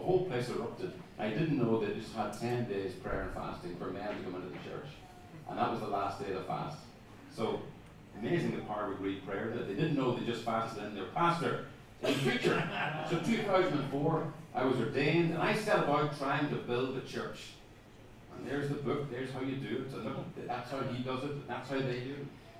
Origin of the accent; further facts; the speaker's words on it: Northern Ireland, United Kingdom; I was from Northern Ireland. And I'm not going to become a Protestant, thank you very much.